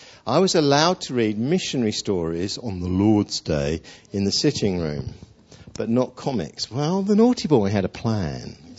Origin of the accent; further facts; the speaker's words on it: East of England, United Kingdom; You know, I grew up in a family where my family's were Baptists. We grew up in Essex, and in our Baptist church back in the 50s